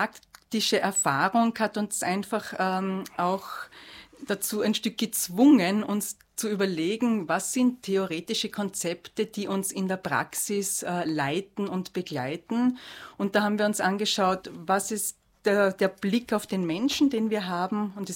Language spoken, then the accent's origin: German; Austria; Bei uns in Österreich ist es eher immer noch angesiedelt im Gebiet der Weiterbildungen.